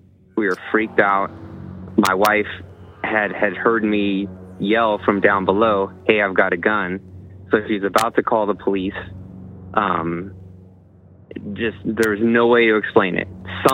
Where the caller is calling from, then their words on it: San Diego, California, United States; from San Diego.